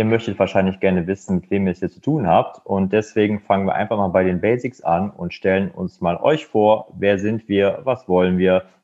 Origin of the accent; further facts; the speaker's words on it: Cologne, North Rhine-Westphalia, Germany; accent: Kölsch; am Singsang erkennt man, ich bin ein Rheinländer und zwar eine kölsche Frohnatur.